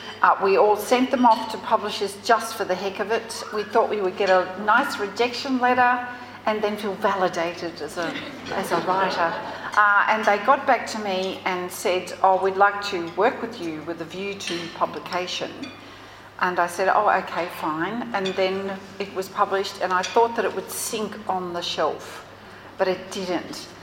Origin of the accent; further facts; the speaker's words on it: Jerilderie, New South Wales, Australia; I do come from Dooraldri. I was born and raised in Dooraldri, or Dooraldri, if you live in Dooraldri, you can say it like that.